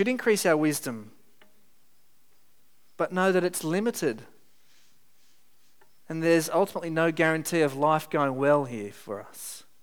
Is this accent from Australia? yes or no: yes; Sydney, New South Wales, Australia; where I grew up in Sydney